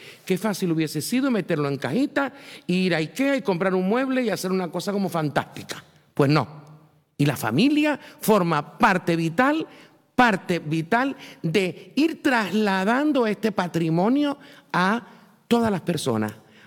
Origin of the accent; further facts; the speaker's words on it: Vallehermoso, Canary Islands, Spain; cómo era la vida de antes, en Arafo o en Vallehermoso, de donde soy yo.